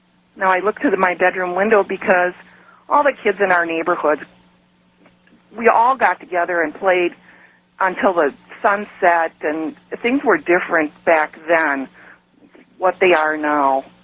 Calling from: Oshkosh, Wisconsin, United States; I'm calling from Oshkosh, Wisconsin.

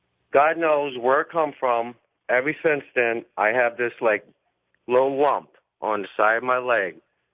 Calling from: Florida, United States; I'm calling from Florida.

